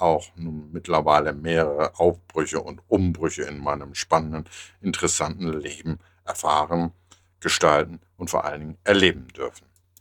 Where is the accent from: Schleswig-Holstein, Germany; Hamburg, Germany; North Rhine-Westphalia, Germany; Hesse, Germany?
Hamburg, Germany; Ich bin in Hamburg geboren, also so typisch Hamburger Jong.